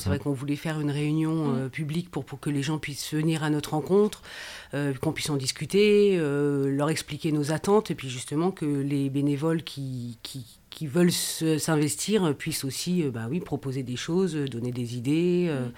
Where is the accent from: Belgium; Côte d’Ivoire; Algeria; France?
France; Centre-Val de Loire; now in Bazouges, France; ça fait une quinzaine d'années que j'habite à Bazouges. Je suis originaire de Eure-et-Loir, mais j'habitais en région parisienne, en banlieue parisienne. Et puis après, je suis venue m'installer à Bazouges.